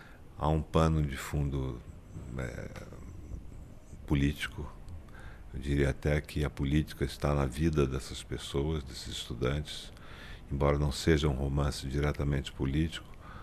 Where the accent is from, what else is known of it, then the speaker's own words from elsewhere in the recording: Amazon, Brazil; born there; a Amazônia, minha região onde eu nasci